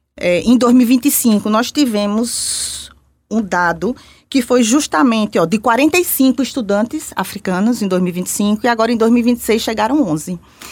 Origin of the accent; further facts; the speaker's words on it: Northeast Region, Brazil; eu acho que é o acolhimento que a gente tem, né, enquanto nordestinos, digamos assim, né?